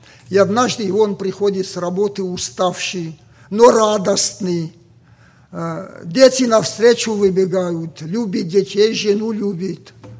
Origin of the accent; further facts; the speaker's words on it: Vladikavkaz, North Ossetia–Alania, Russia; Я из Владикавказа